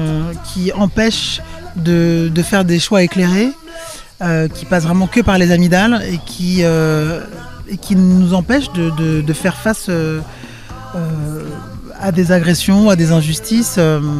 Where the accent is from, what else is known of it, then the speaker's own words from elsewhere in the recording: Cameroon; born there; moi je suis né au Cameroun et qu'on a été colonisé et par les Français et par les Britanniques. Donc on a ces deux langues-là dans notre bagage culturel imposé.